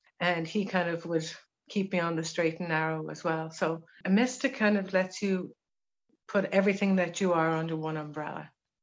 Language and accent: English; Ireland; because I'm Irish, we grew up in school being trained in, and we didn't even realize, being taught a lot of Celtic mythology and Celtic teachings, along with the Catholic stuff.